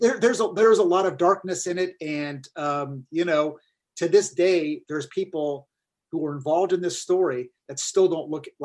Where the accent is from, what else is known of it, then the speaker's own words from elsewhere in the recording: Pasadena, California, United States; I felt it on my novel because it was about my hometown of Pasadena.